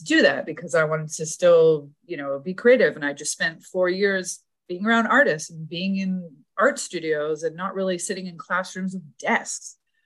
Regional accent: Toronto, Ontario, Canada; So I went to art school in Toronto, which is my hometown. I'm from Canada.

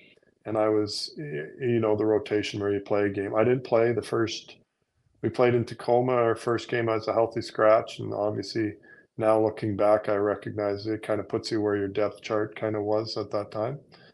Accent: Halkirk, Alberta, Canada; also born or lived in Kamloops; I remember I grew up in an incredibly small little town. Like, my hometown has 75 people in it. We lived like 7 miles from town on gravel roads.

